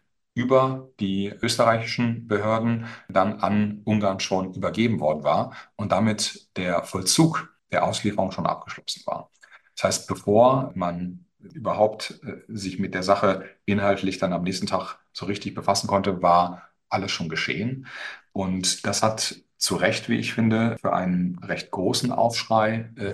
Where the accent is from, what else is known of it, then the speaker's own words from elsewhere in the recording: Cologne, North Rhine-Westphalia, Germany; Ich komme hier aus Köln